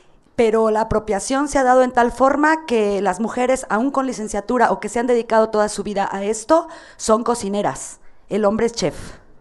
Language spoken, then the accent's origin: Spanish; Mexico; vengo de México.